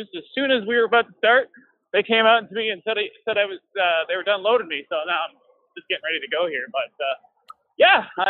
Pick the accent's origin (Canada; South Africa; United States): Canada; Port Hope, Ontario; Oh, God, no. I'm from Port Hope, actually.